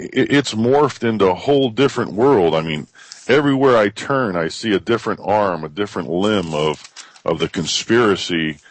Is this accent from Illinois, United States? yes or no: no; Ohio, United States; a congressman from my home state of Ohio